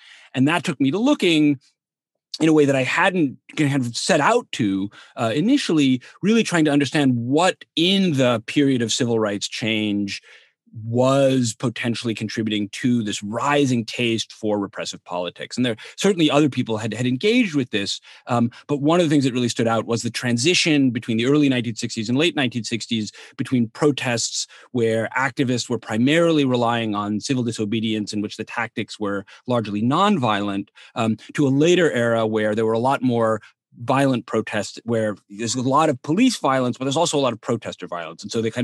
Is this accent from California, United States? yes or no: no; New York, United States; So I grew up in New York in the 1980s and came of age in a moment where, like, kind of law and order politics dominated